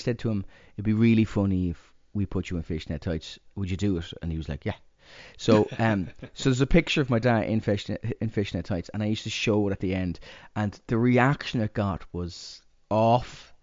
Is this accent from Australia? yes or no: no; Edinburgh, Scotland, United Kingdom; So we did this little journey around my hometown and I went, this is definitely an Edinburgh show, you know.